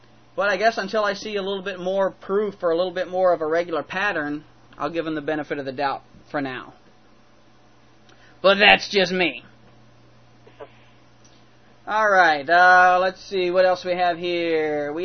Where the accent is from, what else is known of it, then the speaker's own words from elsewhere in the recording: the South, United States; I hope I'm pronouncing, I'm from the South, I hope that's coming across right.